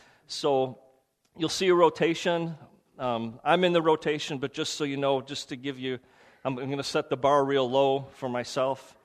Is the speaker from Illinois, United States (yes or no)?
yes; Chicago, Illinois, United States; I was raised in the Chicago area, raised Roman Catholic